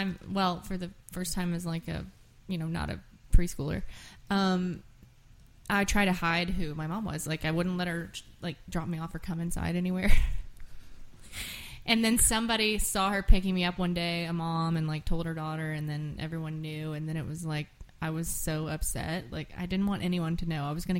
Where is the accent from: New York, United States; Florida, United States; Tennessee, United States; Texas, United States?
Tennessee, United States; Nashville; born there; I was born in Nashville, so all my close friends are just people I went to school with when I was 11.